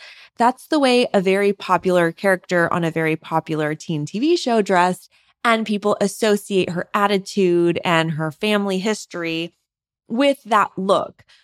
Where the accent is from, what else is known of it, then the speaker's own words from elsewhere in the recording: United States; because I'm not European. I'm American.